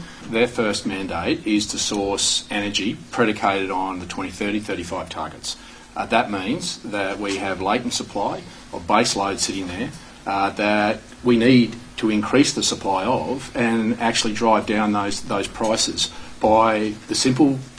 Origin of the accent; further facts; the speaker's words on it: Queensland, Australia; my home state of Queensland